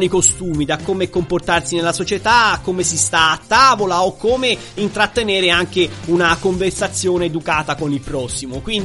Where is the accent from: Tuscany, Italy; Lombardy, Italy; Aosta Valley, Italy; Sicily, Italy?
Tuscany, Italy; l'ha imparato da un toscano, anzi da un mugellano, da uno di casa nostra.